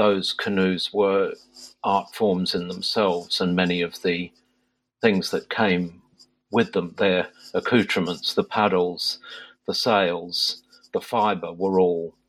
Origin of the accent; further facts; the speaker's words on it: Sydney, New South Wales, Australia; I grew up in Sydney in Australia, but after I finished secondary school, I spent time in Europe.